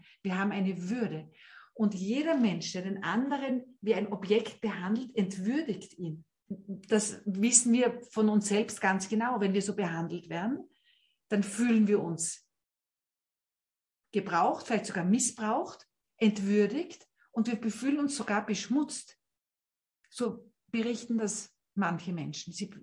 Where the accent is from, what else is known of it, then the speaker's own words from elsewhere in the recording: Styria, Austria; Das ist hier bei uns in der Steiermark, in der Nähe von Graz.